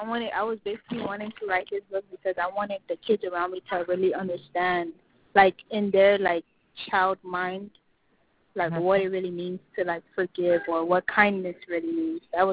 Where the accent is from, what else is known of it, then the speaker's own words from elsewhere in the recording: Miami, Florida, United States; Miami, Florida.